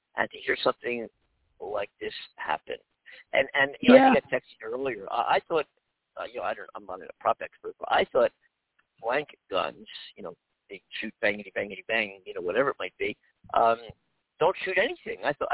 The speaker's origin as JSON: {"language": "English", "town": "Hollywood", "region": "California", "country": "United States", "tie": "born or raised there", "said": "so I've been on many sets here not in Hollywood, in Hollywood, in California, my hometown, doing movies and taking little parts and things like this and TV shows and little projects."}